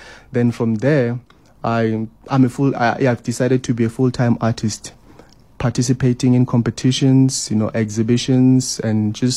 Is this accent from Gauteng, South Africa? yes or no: yes; Hammanskraal, Gauteng, South Africa; I'm from Hammanskraal, and I'm a visual artist, a full-time.